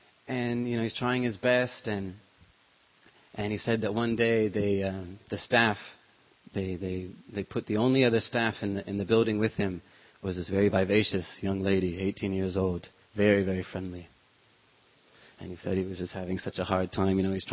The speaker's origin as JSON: {"language": "English", "region": "California", "country": "United States", "said": "living in the Bay Area, I come from the Bay Area as well"}